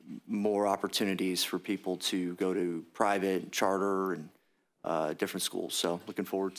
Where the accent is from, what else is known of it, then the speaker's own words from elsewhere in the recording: Cape Coral, Florida, United States; from District 79, down in Lee County in Cape Coral.